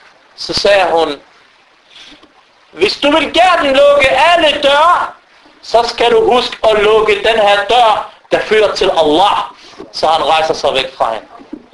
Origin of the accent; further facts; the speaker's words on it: Palestine; Ashira, min stam. Jeg er palæstinenser. Og jeg kommer fra den her stam.